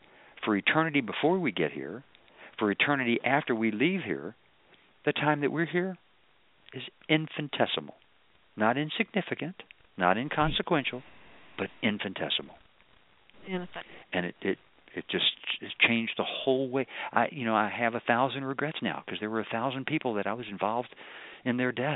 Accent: Kentucky, United States; She was from South Carolina, and I'm from Kentucky.

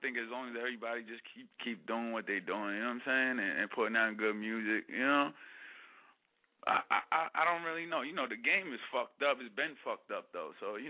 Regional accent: New York, United States; I'm from Westchester, New York.

